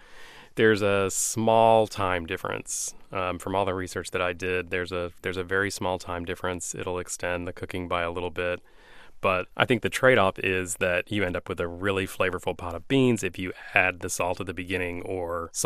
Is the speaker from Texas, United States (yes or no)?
yes; Texas, United States; well, you know, I grew up in West Texas, and so I grew up eating Tex-Mex food and Mexican food